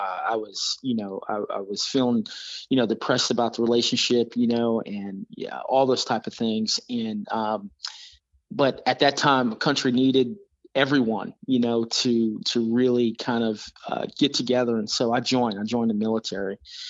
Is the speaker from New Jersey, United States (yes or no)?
yes; Jersey City, New Jersey, United States; You know, I grew up in Jersey City, New Jersey, and right across from Liberty State Park. You know, that was my childhood.